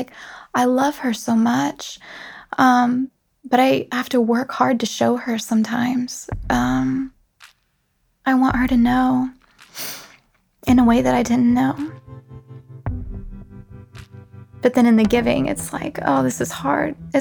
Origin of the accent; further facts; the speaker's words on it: the South, United States; accent: Southern; Like, I'm from the South originally, and you wouldn't know it to hear my voice.